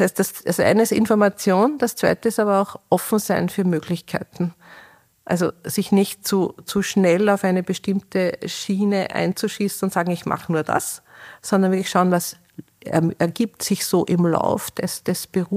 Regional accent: Steyr, Upper Austria, Austria; ich komme zum Beispiel aus Steyr, gibt es keinen Bootsbau

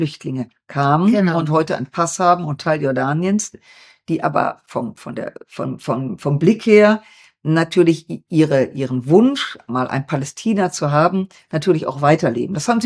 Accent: Düsseldorf, North Rhine-Westphalia, Germany; in meiner Heimatstadt Düsseldorf

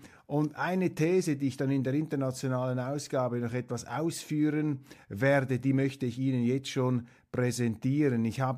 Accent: Zurich, Switzerland; In der Nähe des Zürcher Flughafens, dort bin ich aufgewachsen

